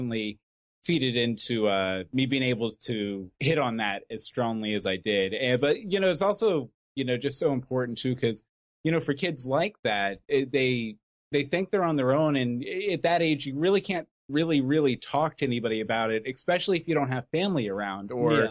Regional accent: Katy, Texas, United States; Basically, when I lived, I grew up in Katy, Texas.

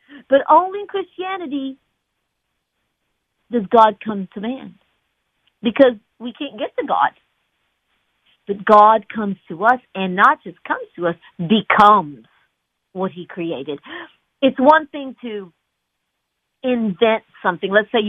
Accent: Dallas, Texas, United States; Hello, New Orleans. … I'm from Dallas, Texas, and I'm an evangelist.

